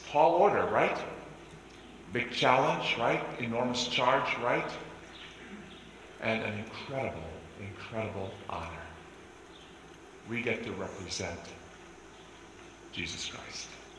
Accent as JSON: {"language": "English", "country": "Lebanon", "tie": "born or raised there", "said": "I told you that I grew up in Lebanon."}